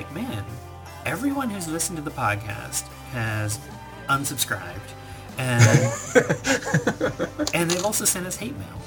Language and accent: English; United States; You know how we as American people have bangs on our head?